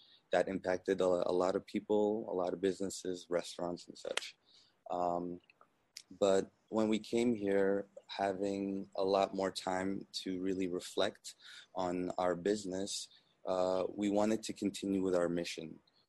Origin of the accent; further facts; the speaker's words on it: Guinea; I had envisioned to stay in Senegal for just a couple weeks and then go back to Guinea, my home country